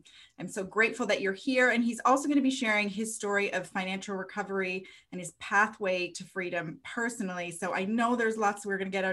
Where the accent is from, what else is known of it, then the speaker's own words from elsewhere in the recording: Canada; Do we say Coles notes in the US? We do in Canada.